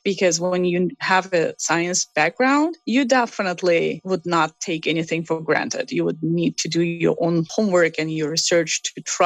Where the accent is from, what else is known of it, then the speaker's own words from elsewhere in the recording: Baku, Azerbaijan; English is a second language; moved away as an adult; now in Minnesota, United States; I was raised in Azerbaijan, Baku, and I'm Azerbaijani. I do speak five languages, and I am very happy that I was able to finalize all my education back in my country before I immigrated to the United States.